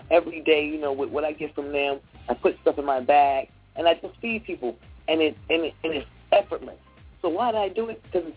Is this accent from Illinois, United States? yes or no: no; New York, United States; now in Los Angeles, United States; My thing is, I come from New York, and we're in a city of hustle and bustle. Nobody speaks. Everybody's rude. When I moved to Los Angeles, I came with that same attitude.